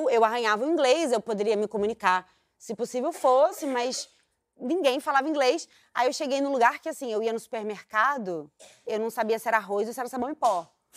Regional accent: São Gonçalo, Rio de Janeiro, Brazil; eu sou de São Gonçalo, nasci, cresci em São Gonçalo.

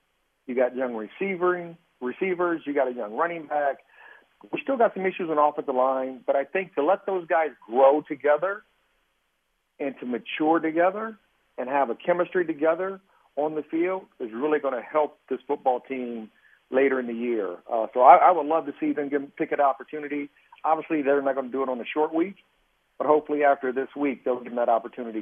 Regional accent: Indiana, United States; that I even went through, growing up in Indiana

